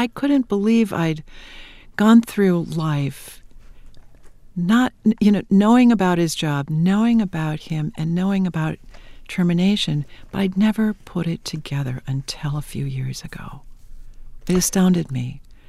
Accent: North Dakota, United States; also born or lived in Minnesota; I was born in Minnesota, but I grew up in North Dakota. That's where I continually go back to my parents who live there in Wahpeton

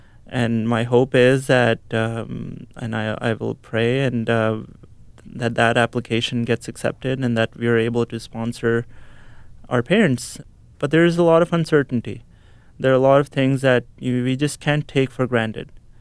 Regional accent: Pakistan; I wait for someone to ask me where I'm from, so I can tell them I'm from Pakistan, so that they know that there's a Pakistani who's there amongst them

